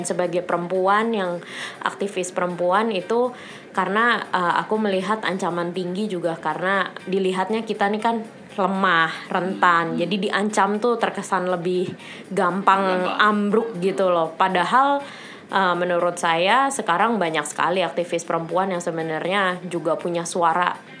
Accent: Jakarta, Indonesia; Dan di situ aku baru terbuka matanya sebagai anak Jakarta, bahwa yang namanya ketimpangan di luar Jawa itu besar sekali.

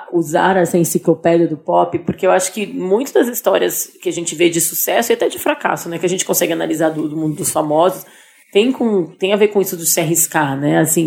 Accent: Porto Alegre, Rio Grande do Sul, Brazil; moved away as an adult; now in São Paulo, Brazil; eu quando saí de Porto Alegre pra vir morar em São Paulo

